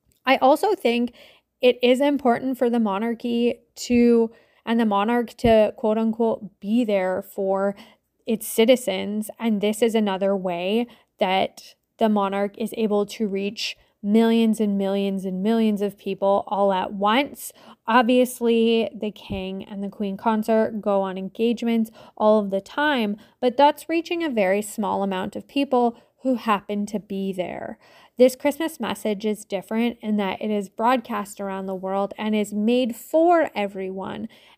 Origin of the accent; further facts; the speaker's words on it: Canada; So as a Canadian